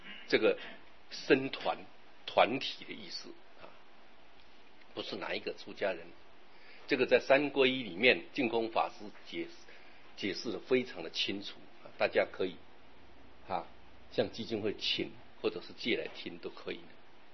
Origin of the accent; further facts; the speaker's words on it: China; 我们中国人喜欢简单